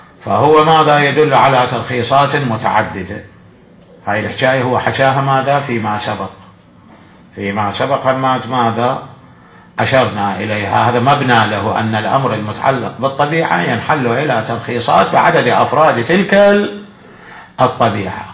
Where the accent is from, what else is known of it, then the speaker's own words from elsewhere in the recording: Najaf, Najaf Governorate, Iraq; لأن الحمامات اللي أول كانت عندنا بالنجف